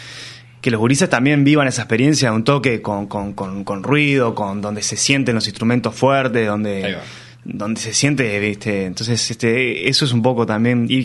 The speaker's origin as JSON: {"language": "Spanish", "town": "La Paz", "region": "Canelones", "country": "Uruguay", "said": "Yo soy de La Paz, sí."}